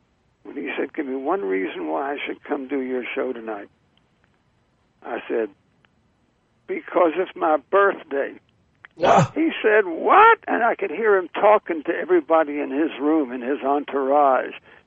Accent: North Carolina, United States; I was from North Carolina.

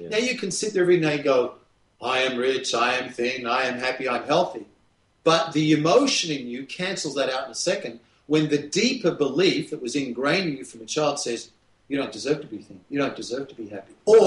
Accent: Australia; the number one national TV morning show in Australia. That's my home country.

